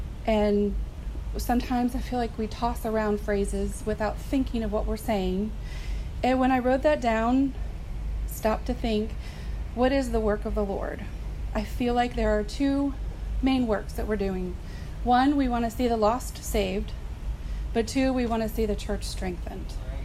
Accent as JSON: {"language": "English", "region": "Maryland", "country": "United States", "tie": "born there", "said": "When I was born in Maryland, Dad was actually the printer of a little newspaper article they had"}